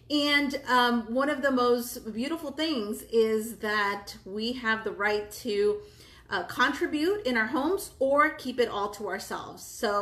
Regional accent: United States; I am a convert. I am Mexican American.

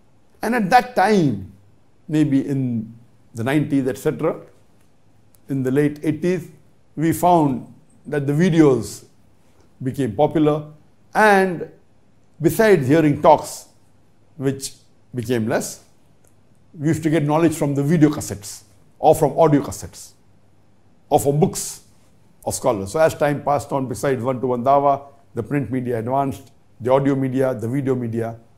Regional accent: Toronto, Ontario, Canada; from Toronto, Canada. I am a postgraduate student of life science.

